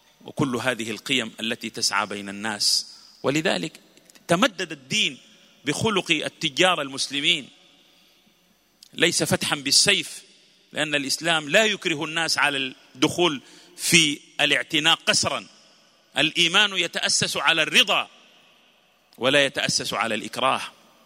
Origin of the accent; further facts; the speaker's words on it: Sudan; أنا سوداني وأنا عربي وأنا إفريقي وأنا مسلم